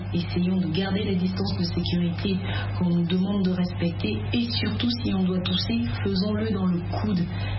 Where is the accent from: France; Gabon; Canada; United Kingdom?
Gabon; je suis chanteuse et je suis gabonaise.